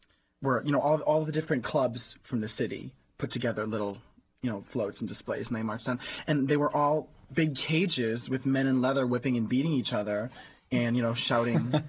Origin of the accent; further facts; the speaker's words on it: Boston, Massachusetts, United States; I'm from Boston, and last year I went to Boston Pride.